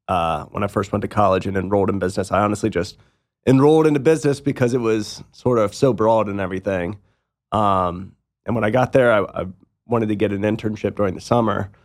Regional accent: Palmyra, United States; Growing up in where we grew up in Palmyra, our football team was, and you remember it too, like we would go to the high school football games when we were young

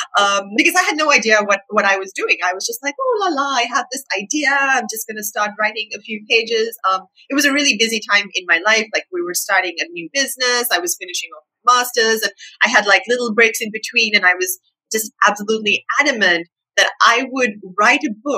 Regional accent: Sri Lanka; growing up in Sri Lanka, I didn't have a ton of access to, I think, more American titles

